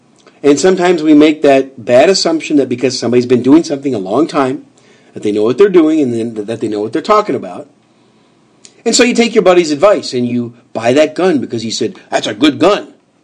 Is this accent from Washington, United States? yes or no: no; Wisconsin, United States; I grew up in Wisconsin. I grew up 13 miles from Lambeau Field.